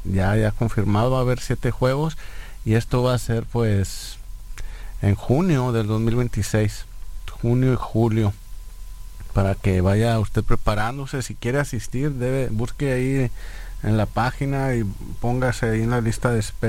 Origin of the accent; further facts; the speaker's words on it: Mexico; yo soy mexicano